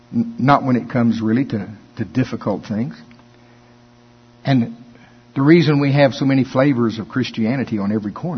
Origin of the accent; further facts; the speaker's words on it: United States; I grew up in Pottawatomie County, and we have county fairs down there.